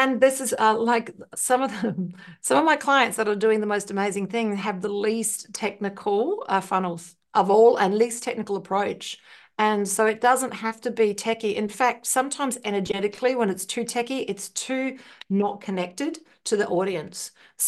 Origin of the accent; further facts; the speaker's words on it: Ireland; spelt with an S because I'm Irish. Yes. So the C is American. So I'm Irish.